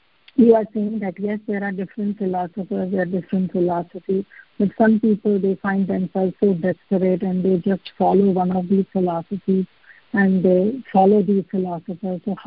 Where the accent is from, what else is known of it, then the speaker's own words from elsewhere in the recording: North India, India; We are from North India, worshipping everybody.